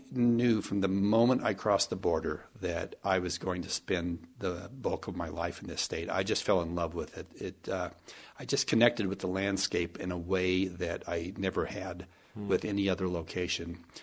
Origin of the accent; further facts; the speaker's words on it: Oklahoma, United States; Brian, I grew up in Oklahoma. I don't often admit this in public